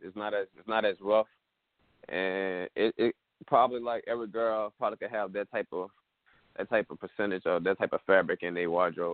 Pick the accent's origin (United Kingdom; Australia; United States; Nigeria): United States; Houma, Louisiana; also born or lived in Grand Caillou, United States; I come from Houma, Louisiana, but I was also born in Grand Cayou, Louisiana. It's an area where Indian and French, a French native culture, where my grandma grew up at.